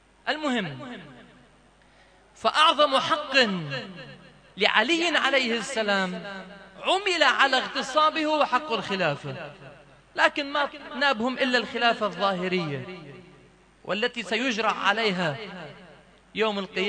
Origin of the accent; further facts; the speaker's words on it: Lebanon; خير إن شاء الله، شنو اللي حصل في جنوب لبنان؟ وأنا لبناني وأعرف ماذا حصل.